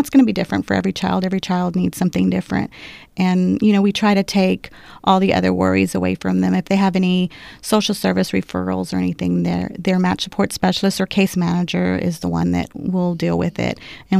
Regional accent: Corpus Christi, Texas, United States; I'm the branch coordinator for the Corpus office. I have two kids, and I am from Corpus, and I've actually been a social worker in Corpus for 20 years here in our community.

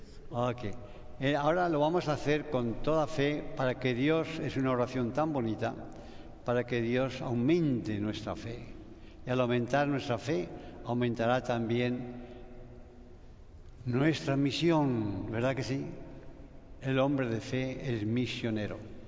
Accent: Spain; yo soy de España, y allá en España el 100% íbamos a misa.

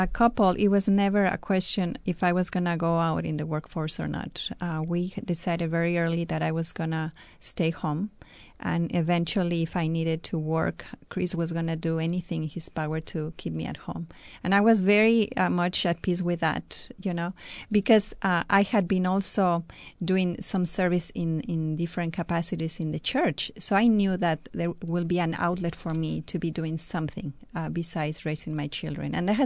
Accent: Mexico City, Mexico; English is a second language; moved away as an adult; also born or lived in Michigan; now in United States; Sure. I'm from Mexico City. I came to the States in 79 when I was 19. I was very young. And I was part of a charismatic prayer group up in Michigan.

